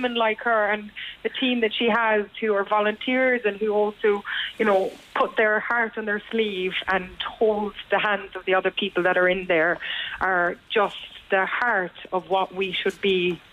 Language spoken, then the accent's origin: English; Killarney, Munster, Ireland; I'm from Killarney.